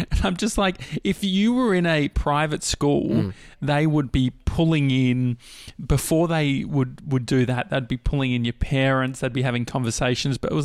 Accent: Dandenong, Victoria, Australia; At least I grew up near Dandenong, where shit was actually, like, you'd go to Dandy Station.

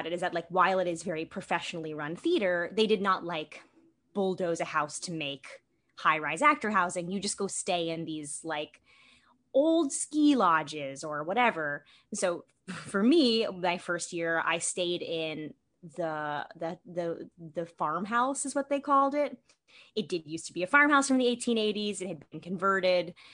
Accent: New York City, New York, United States; I grew up in New York City. I'm born and bred New York City. A little subway rat.

